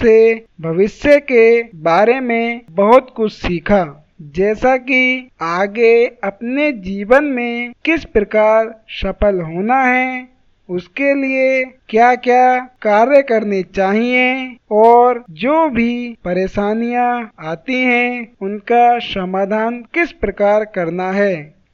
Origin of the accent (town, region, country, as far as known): Paintiya, Uttar Pradesh, India; born or raised there